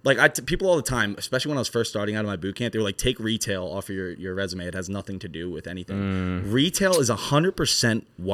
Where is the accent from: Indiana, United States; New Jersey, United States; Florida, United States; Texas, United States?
New Jersey, United States; So I'm from Philadelphia, South Jersey, but you're basically a diet Philadelphian when you live in South Jersey.